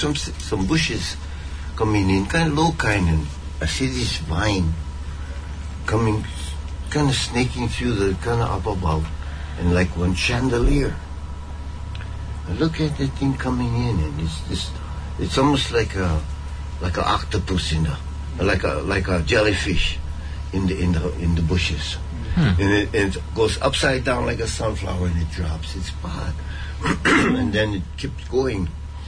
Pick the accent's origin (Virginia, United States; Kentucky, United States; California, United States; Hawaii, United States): Hawaii, United States; my relationship with Kaimi is I'm from Oahu and live Kama'aina to the Valley of Waimiha.